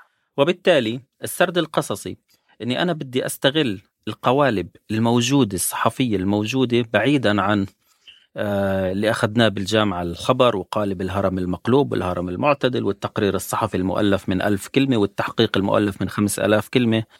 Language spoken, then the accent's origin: Arabic; Palestine; طب 400 جنيه عندنا بفلسطين يعني 12 دولار 13 دولار